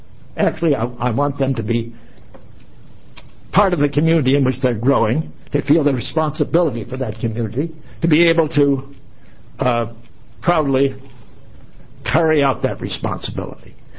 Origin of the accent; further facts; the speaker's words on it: Portland, United States; I'm from Portland.